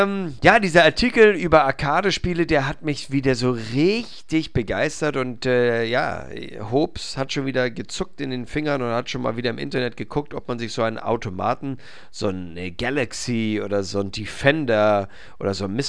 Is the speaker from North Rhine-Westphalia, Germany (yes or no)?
no; Hamburg, Germany